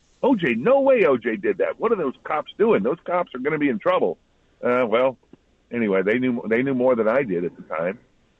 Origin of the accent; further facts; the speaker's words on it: East Los Angeles, California, United States; part of that's growing up in Southern California, because I grew up in a multiracial community where we didn't feel that. We didn't have that. At least I didn't. I didn't feel it. We grew up, you know, it's East L.A.